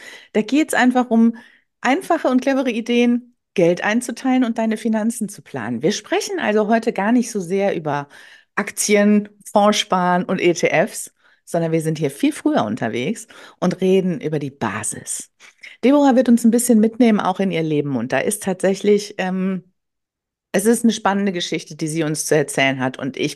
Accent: Wuppertal, North Rhine-Westphalia, Germany; born there; ich komme gebürtig aus Wuppertal, habe dann geschrieben, ach, viele Grüße in die alte Heimat.

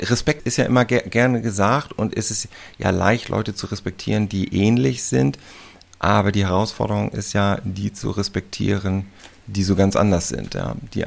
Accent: Hamburg, Germany; Ja, also ich bin aufgewachsen in Hamburg, wie ich sagte. Mein Vater ist Pastor und deswegen war ich also immer im christlichen Kontext unterwegs

